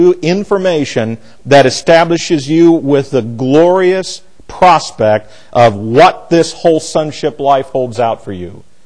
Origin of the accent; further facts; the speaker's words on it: Jefferson, Indiana, United States; here I am from Jefferson, Indiana, town of 200 people, or roughly. I go up to Chicago.